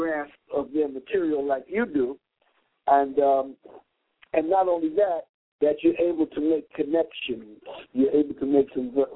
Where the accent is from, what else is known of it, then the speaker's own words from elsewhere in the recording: New York City, New York, United States; really almost like another planet for somebody like me, born and raised in New York City.